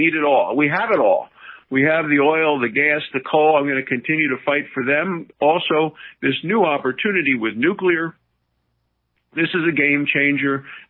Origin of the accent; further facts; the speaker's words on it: Wyoming, United States; as it is to people in my home state in Wyoming.